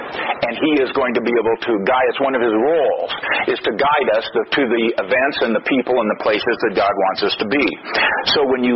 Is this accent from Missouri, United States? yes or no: yes; St. Louis, Missouri, United States; born there; Now, I was born in St. Louis, April 17th, 1953. I don't remember voting on it.